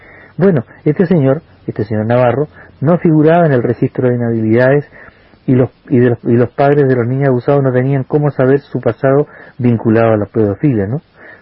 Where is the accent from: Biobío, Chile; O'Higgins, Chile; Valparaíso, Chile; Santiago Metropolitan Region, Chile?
O'Higgins, Chile; Rancagua; yo, como soy de Rancagua